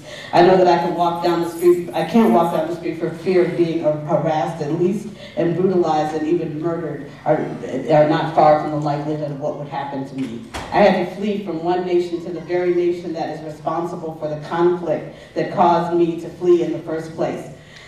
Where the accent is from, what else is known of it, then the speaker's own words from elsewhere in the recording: Appalachia, United States; I am an Appalachian coal miner in a profession where 76,000 of my comrades have died of black lung disease since 1968.